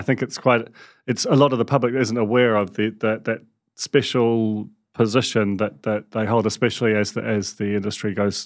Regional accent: New Zealand; I am unfortunately a New Zealander.

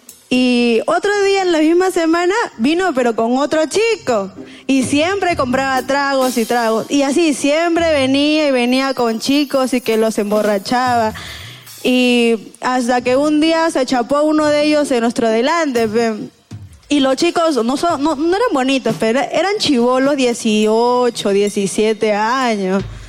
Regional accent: San Juan de Miraflores, Lima, Peru; De San Juan de Miraflores, de mi barrio.

